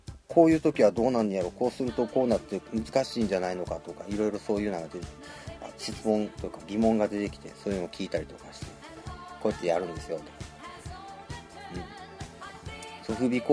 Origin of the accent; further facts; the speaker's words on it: Osaka, Japan; 僕の生まれ育った大阪も割と都会の方で